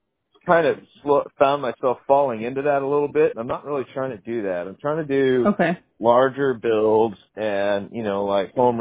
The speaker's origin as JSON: {"language": "English", "town": "Houston", "region": "Texas", "country": "United States", "tie": "born or raised there", "lives_now": "Alaska, United States", "said": "I came from sun. I grew up in Texas, Houston."}